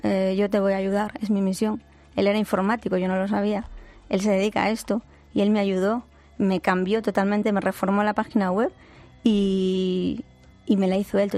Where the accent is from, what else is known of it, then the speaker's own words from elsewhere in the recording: Asturias, Spain; Yo soy de Asturias.